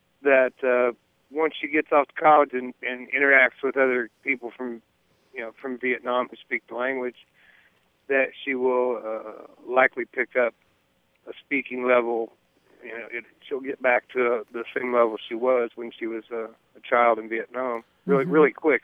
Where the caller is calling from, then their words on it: Indiana, United States; Hello, hi. … I'm calling from Indiana.